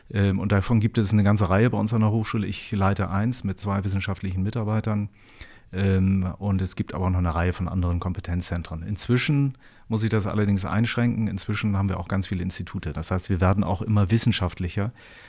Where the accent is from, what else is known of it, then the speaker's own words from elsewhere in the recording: Hamburg, Germany; also born or lived in Düsseldorf; now in Neu-Ulm, Germany; Ich komme nämlich ursprünglich aus Hamburg.